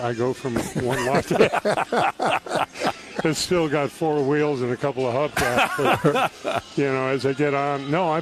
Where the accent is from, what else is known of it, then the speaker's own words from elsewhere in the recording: Spokane, Washington, United States; And this film, and I think how I was brought up in Spokane, Washington, that was what we had as our tradition, is our backup.